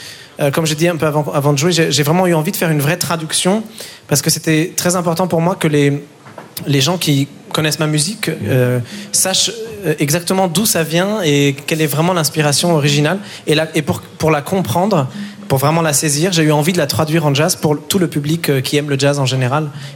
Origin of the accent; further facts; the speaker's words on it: Lebanon; Je me sens évidemment en tant que Libanais un peu pas responsable, mais j'ai envie de montrer une partie de ma culture